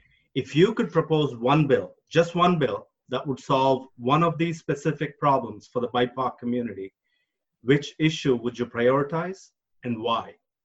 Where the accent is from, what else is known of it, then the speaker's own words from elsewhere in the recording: United States; I identify as a cis male. I'm an Indian American.